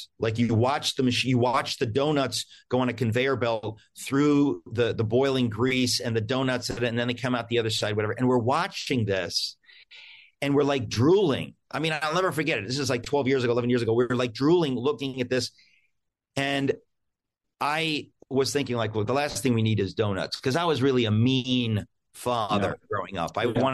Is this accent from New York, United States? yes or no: yes; New York, United States; Listen, trust me. I'm from New York. It's totally fine.